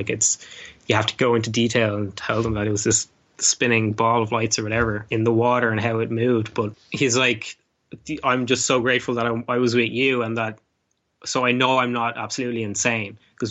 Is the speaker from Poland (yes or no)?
no; Ireland; because I was raised here in Ireland, and you know, we have all of our